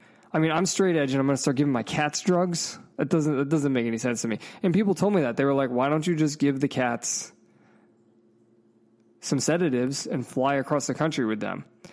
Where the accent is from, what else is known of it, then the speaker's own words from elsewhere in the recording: Northeast, United States; Because I am from the Northeast, and I also love the South.